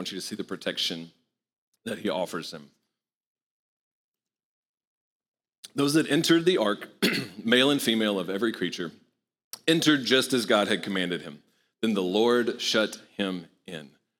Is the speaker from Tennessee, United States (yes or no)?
yes; Knoxville, Tennessee, United States; I married into this. I'm from Knoxville.